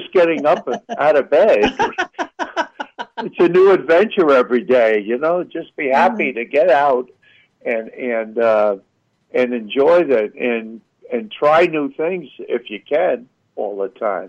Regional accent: Long Island, New York, United States; You know, when I grew up on Long Island.

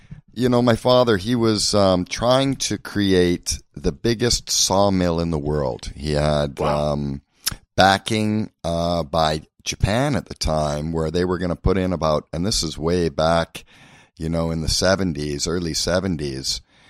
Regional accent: British Columbia, Canada; also born or lived in Vancouver; Yeah, we grew up in Canada, Vancouver. We were born, and then we hightailed it right up north from there into an area which is called the Chilcotin area

